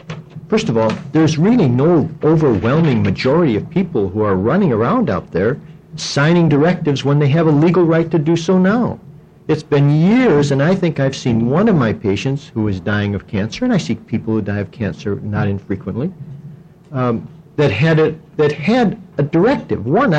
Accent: Portland, United States; I'm from Portland.

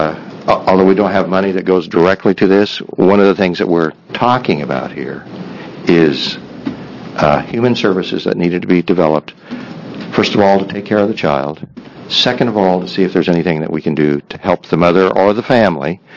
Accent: Oregon, United States; I grew up in Malheur County. I've moved to Morrill County in 1978. I've been a resident of Oregon all my life

